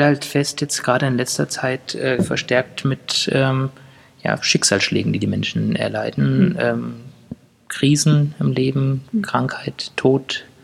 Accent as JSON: {"language": "German", "town": "Fulda", "region": "Hesse", "country": "Germany", "tie": "born there", "said": "ich komme gebürtig aus Fulda"}